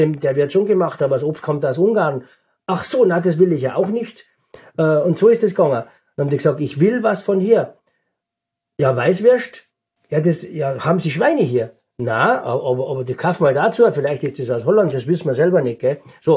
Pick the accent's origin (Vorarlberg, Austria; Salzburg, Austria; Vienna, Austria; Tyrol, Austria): Tyrol, Austria; moved away as an adult; now in Germany; Ich bin ja aus Tirol umgesiedelt vor 46 Jahren. Da war ich 18.